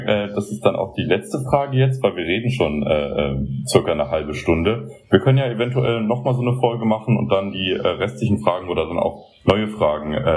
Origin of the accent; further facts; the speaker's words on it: Berlin, Germany; ich als gebürtiger Berliner hier aufgewachsen, mein Leben lang in der Stadt gewesen